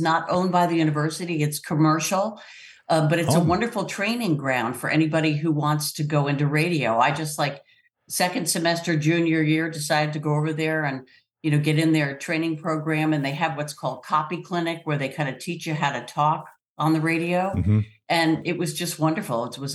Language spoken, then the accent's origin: English; Connecticut, United States; No, I'm from Connecticut.